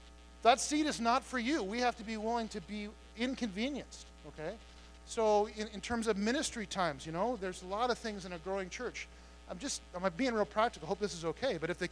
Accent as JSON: {"language": "English", "country": "United States", "tie": "born or raised there", "said": "I grew up in America. We used to call it the American dream, you know, a house, 2.3 minivans in a cul-de-sac."}